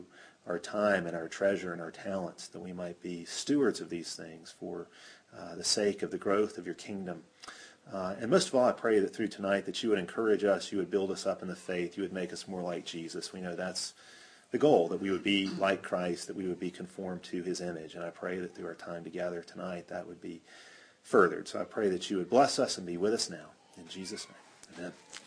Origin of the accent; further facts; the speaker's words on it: Chicago, Illinois, United States; I grew up in Chicago, went to a large public high school